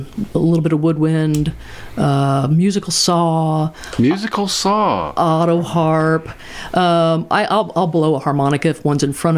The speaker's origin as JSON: {"language": "English", "region": "Indiana", "country": "United States", "tie": "born or raised there", "said": "and we were in Greene County. I grew up in Greene County, and so we were here every weekend"}